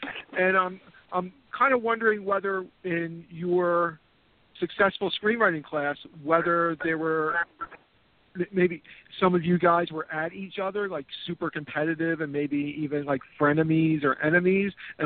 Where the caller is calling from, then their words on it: Philadelphia, Pennsylvania, United States; Hi, Simon. … calling from Philadelphia.